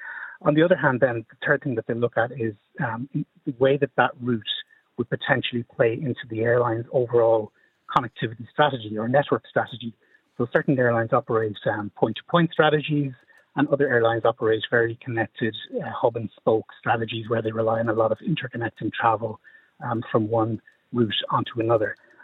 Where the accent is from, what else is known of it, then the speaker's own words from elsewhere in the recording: Galway, Connacht, Ireland; I'm from Galway myself. My family is in the west of Ireland